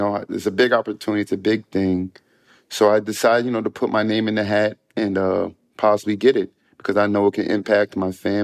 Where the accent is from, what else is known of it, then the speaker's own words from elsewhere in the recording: New York, United States; The state is doing great. I'm so proud to say I'm from New York.